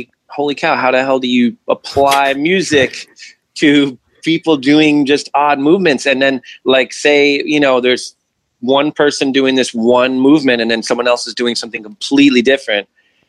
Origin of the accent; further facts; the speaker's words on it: Brooklyn, New York, United States; like me growing up in Brooklyn and New York